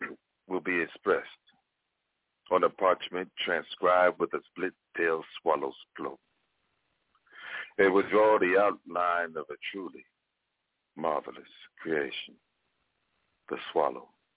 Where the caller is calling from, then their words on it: Arkansas, United States; from Arkansas.